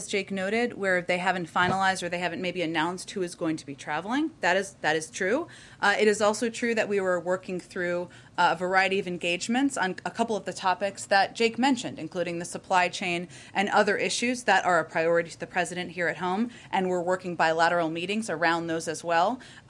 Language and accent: English; Arlington, Virginia, United States; I can confirm that the president is going to Arlington later this evening, and that is my hometown as well